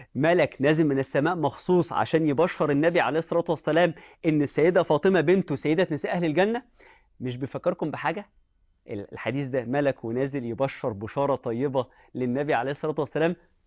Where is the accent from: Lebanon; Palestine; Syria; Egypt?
Egypt; والسيدة زينب اللي مدفونة عندنا في مصر هنا يا جماعة